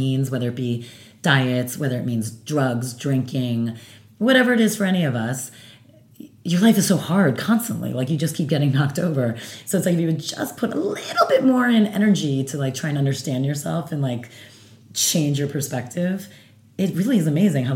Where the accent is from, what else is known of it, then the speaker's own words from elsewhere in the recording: New Jersey, United States; look, I'm from Jersey. Like, I curse a lot. I say it like it is.